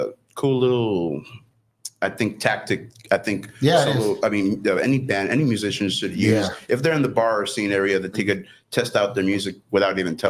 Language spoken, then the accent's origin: English; Rio Grande City, Texas, United States; I was born in Rio Grande City, raised pretty much in Rio most of my life.